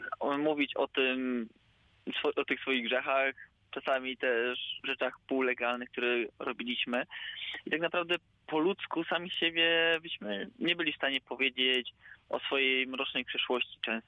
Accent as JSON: {"language": "Polish", "town": "Nowa Sól", "region": "Lubusz Voivodeship", "country": "Poland", "said": "Jesteśmy z Nowej Soli."}